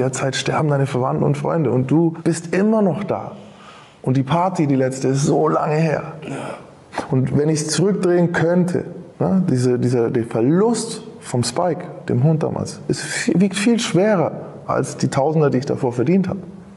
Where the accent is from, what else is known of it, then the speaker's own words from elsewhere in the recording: Nuremberg, Bavaria, Germany; ich bin eigentlich Nürnberger, war in Niederbayern im Gefängnis.